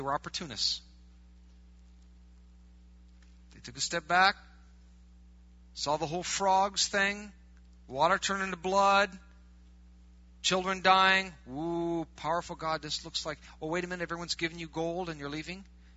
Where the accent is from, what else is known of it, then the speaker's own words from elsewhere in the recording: Wisconsin, United States; We're from Wisconsin. We're not worshiping cows.